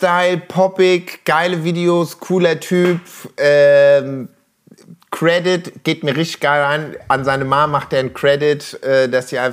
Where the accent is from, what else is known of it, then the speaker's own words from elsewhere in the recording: Switzerland; now in Berlin, Germany; ich bin Schweizer